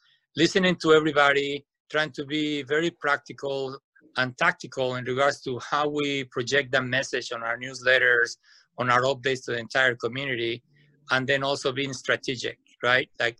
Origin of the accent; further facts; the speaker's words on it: Mexico City, Mexico; Mexico City.